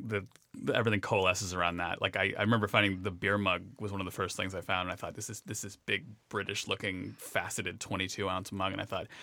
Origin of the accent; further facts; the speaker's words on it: New York, United States; even growing up in New York, I'd never seen a neighborhood like